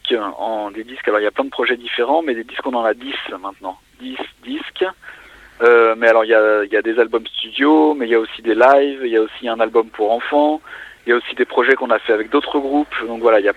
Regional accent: Cergy-Pontoise, Île-de-France, France; De région parisienne à la base. Alors maintenant, on a déménagé tous un peu partout. Mais voilà, on vient de Cergy-Pontoise en région parisienne.

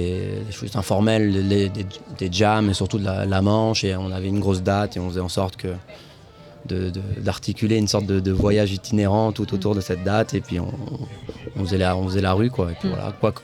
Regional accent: Paris, Île-de-France, France; Moi je suis de Paris

